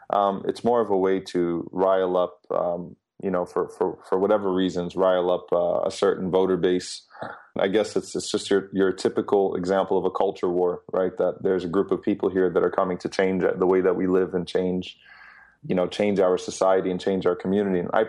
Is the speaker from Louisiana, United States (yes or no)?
yes; New Orleans, Louisiana, United States; I'm born and raised in America. I've never known any other country. I've never lived in another country. I have lived in another country, but I've never had a passport outside of this country. And we've had incidents. I'm from New Orleans.